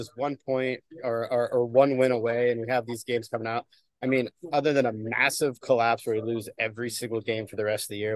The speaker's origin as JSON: {"language": "English", "town": "Seattle", "region": "Washington", "country": "United States", "said": "we'd go and be like, hey, we're from Seattle."}